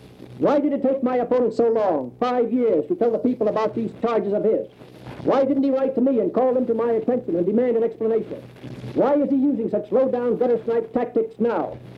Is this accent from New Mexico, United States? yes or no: no; Great Falls, Montana, United States; I was raised in Great Falls, worked in the smelters there and in the mines in Butte